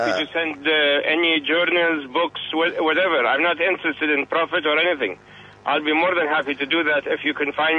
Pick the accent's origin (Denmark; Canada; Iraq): Iraq; English is a second language; now in Boston, United States; I am a physician from Iraq. I graduated from Baghdad University Medical College. And here in Boston, I teach at Harvard Medical School.